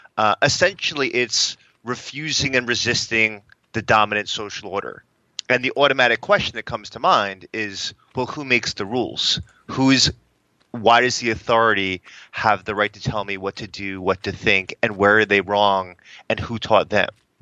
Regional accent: Uniondale, New York, United States; I grew up in Uniondale, New York, which is pretty much like a 90% or higher predominantly black community.

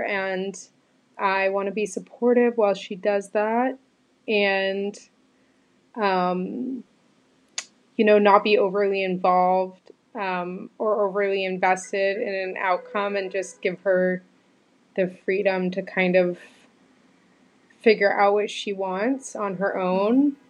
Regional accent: Boston, Massachusetts, United States; now in New York City, United States; So we live in New York City. We've been dating for a year. I am from Boston and I grew up Catholic, but not in a very intense way.

